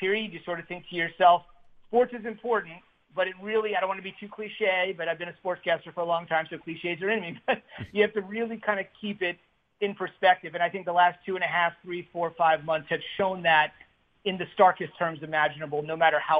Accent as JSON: {"language": "English", "region": "New Jersey", "country": "United States", "tie": "born or raised there", "said": "I grew up in New Jersey, so right next to the first big sports radio station, WFAN in New York"}